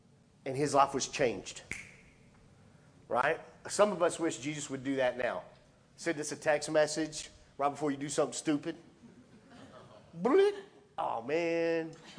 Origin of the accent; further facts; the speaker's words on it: Lubbock, Texas, United States; I was born and raised in Lubbock, Texas. Never left.